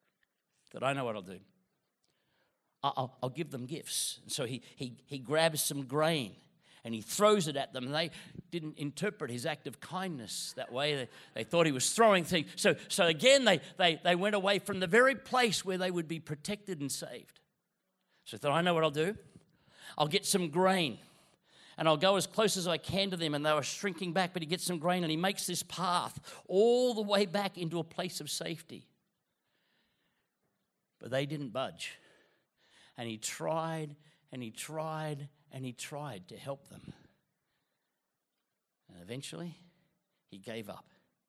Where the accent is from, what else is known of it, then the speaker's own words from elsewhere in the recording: Queensland, Australia; I'm not. I'm from Queensland. I'm dreaming of a sweaty Christmas.